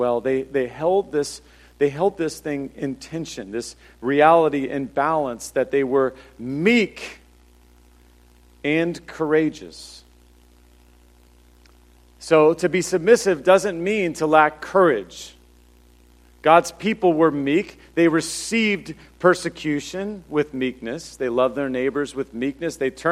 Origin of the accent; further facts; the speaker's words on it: Washington, District of Columbia, United States; I grew up in the early 90s when, I grew up around Washington, D.C., and it was really cool to wear untied Timberland boots.